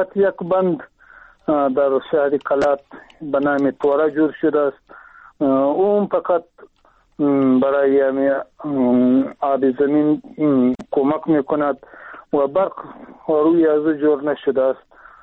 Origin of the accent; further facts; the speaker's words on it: Afghanistan; الان در ولایت ما، بلکه در تمام افغانستان، توسط سولر یعنی ماینداری میگیم پشتو، توسط امی آب از زمین کشیده می شود